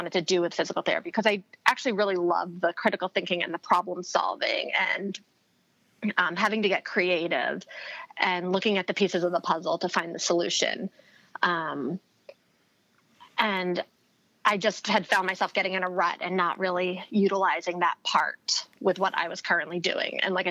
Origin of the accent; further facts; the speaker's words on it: East Coast, United States; moved away as an adult; now in San Diego, United States; I'm from the East Coast. I might end up never leaving here. And I was 25 and I decided, let's try the West Coast. So I moved to San Diego